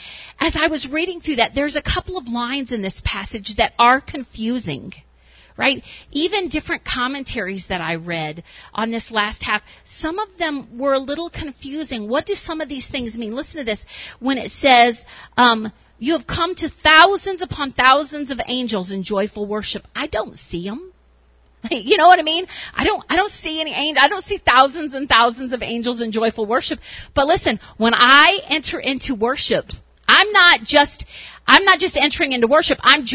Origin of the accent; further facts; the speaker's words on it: Tennessee, United States; My sister who moved from, we grew up in Tennessee. They're wild down there.